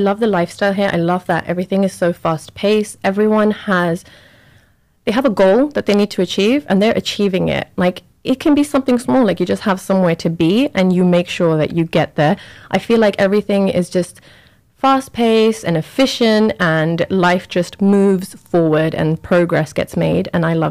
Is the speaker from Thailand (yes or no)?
no; England, United Kingdom; also born or lived in Pakistan; So I am from England. I've lived in England from age, I believe I was about 3 or 4 onwards. Prior to that, I was in Pakistan. I'm half Pakistani, half Swiss. I grew up in England, loved England